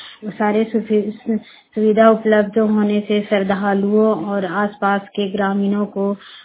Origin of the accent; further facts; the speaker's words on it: Barkagaon, Jharkhand, India; मैं प्रखंड बड़का गांव की रहने वाली हूँ।